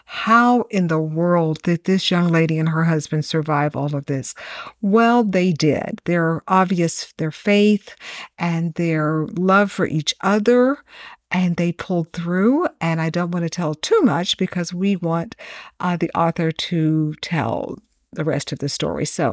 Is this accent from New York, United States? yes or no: no; Texas, United States; also born or lived in Tennessee; But I grew up in Texas, as many of you know, and also lived a while in Tennessee.